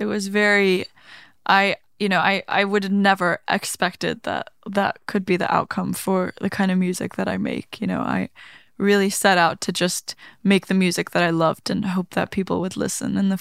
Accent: Iceland; Growing up in Iceland, it's not something you see that often.

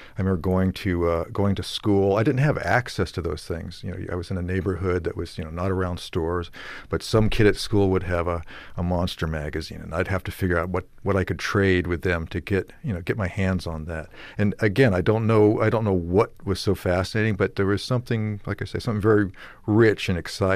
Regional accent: Bethesda, Maryland, United States; I grew up in Bethesda, Maryland, outside of Washington, D.C.

